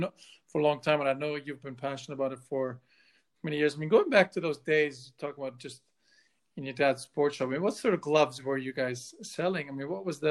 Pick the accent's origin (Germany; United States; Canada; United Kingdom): Germany; I grew up in Germany